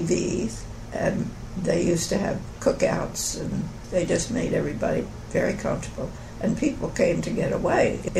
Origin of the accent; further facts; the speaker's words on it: Atlantic City, New Jersey, United States; born there; Well, I was born in Atlantic City on the shore of New Jersey